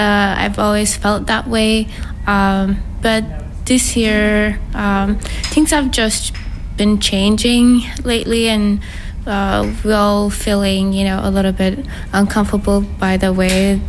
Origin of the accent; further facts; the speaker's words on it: Ethiopia; now in United States; I'm from Ethiopia originally, but currently I'm in the United States, and it's been 16 years.